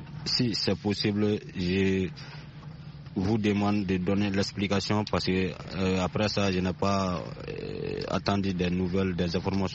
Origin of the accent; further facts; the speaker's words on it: Binda, Côte d’Ivoire; de Binda, mon village natal à Soni Tchini.